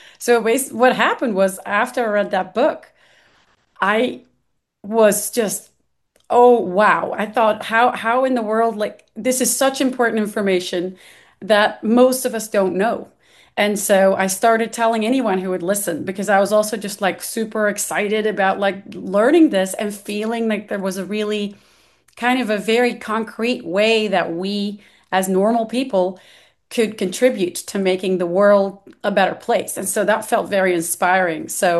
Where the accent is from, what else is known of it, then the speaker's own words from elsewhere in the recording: Belgium; moved away as an adult; now in Nashville, United States; I grew up in Belgium, in Europe, and I came here to Nashville to go to grad school for psychology.